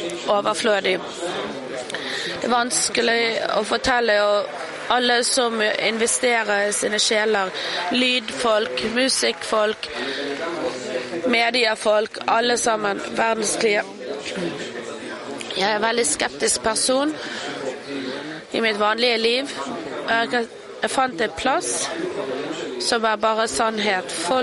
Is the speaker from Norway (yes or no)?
no; Chile; Norwegian is a second language; jeg kommer fra Sør-Amerika Chile og kom igjennom alle disse timene på flyet